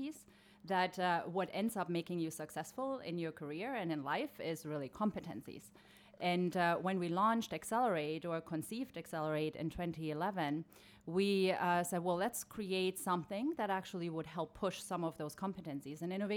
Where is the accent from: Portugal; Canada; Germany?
Germany; English is a second language; moved away as an adult; now in United States; So originally I'm from Germany. We came to the States in 2001 and I only planned on staying here for 2 years, which has been now almost 19 years ago. and now it doesn't look like we would ever move back.